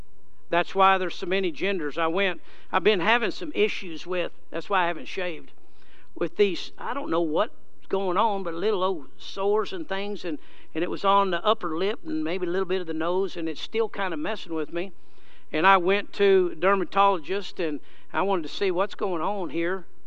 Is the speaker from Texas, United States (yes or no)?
yes; Odessa, Texas, United States; I said, "Believe it or not, I was raised in Odessa, graduated high school at Odessa High."